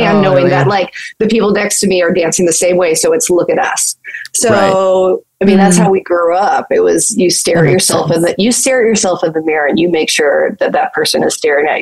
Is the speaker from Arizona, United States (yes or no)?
yes; Phoenix, Arizona, United States; we're both from Phoenix.